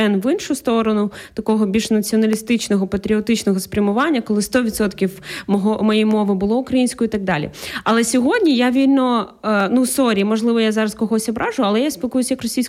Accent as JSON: {"language": "Ukrainian", "town": "Izmail", "region": "Odesa Oblast", "country": "Ukraine", "tie": "born there", "second_language": "Ukrainian", "said": "Я народилася в Одеській області в місті Ізмаїл. Я почала спілкуватися українською мовою так більш-менш вільно, буквально декілька років як."}